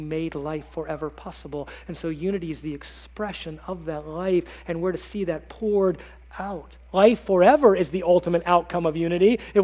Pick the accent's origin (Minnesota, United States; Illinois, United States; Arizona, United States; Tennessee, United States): Arizona, United States; I grew up in Arizona, no dew.